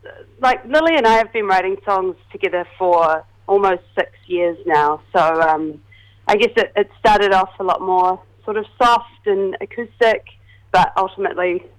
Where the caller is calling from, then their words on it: Wellington, New Zealand; I'm calling from Wellington.